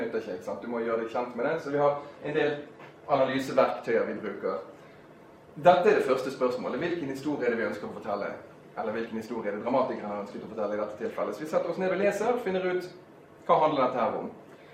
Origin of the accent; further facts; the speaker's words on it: Bergen, Vestland, Norway; now in Oslo, Norway; jeg er født og oppvokst i Bergen, men ikke brukt det mot meg. Jeg har flyttet derfra, for jeg kom til denne kjennelsen at det går ikke an å bo der. Så jeg holder til i Oslo, jeg er gift, har to søte små barn, 38 år gammel